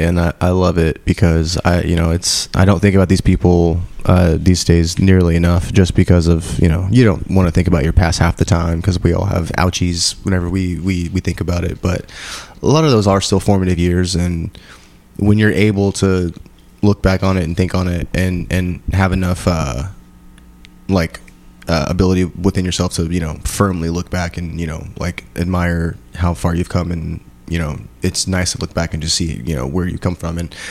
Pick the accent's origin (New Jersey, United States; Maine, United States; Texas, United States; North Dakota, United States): Texas, United States; Waco; But I grew up in South Waco next to the Kate Ross Project.